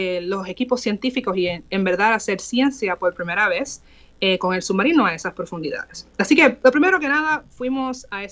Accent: Villalba, Puerto Rico; yo nací y crecí en el pueblito de Villalba, allá en la montaña. Allí estudié la escuela primaria y la intermedia. Y para el high school me fui a Croem.

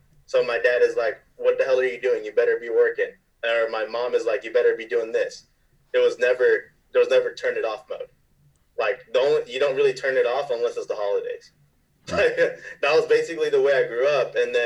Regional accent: Sacramento, California, United States; I grew up in Oak Grove. I went to Pleasant Grove High School.

